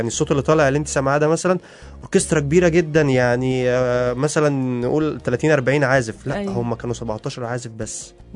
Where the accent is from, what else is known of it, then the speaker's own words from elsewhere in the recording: Egypt; في ناس يعني عندنا في مصر بتعمل موسيقى تصويريه رهيبه